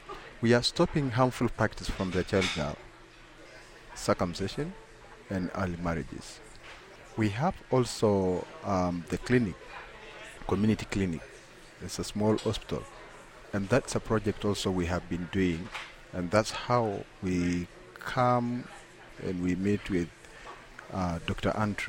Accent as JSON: {"language": "English", "town": "Majimoto", "region": "Narok County", "country": "Kenya", "second_language": "English", "said": "I come from Kenya. … I live west of Kenya. I live a place called Loita Plain, and the name of the village is Majimoto. and the life of the Maasai community is still very, very, we still live in the tradition culture."}